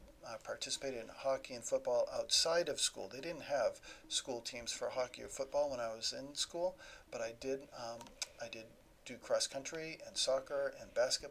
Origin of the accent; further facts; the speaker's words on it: Allenstown, New Hampshire, United States; I grew up in a town called Allenstown. It's south of Concord. It's right near Bear Brook State Park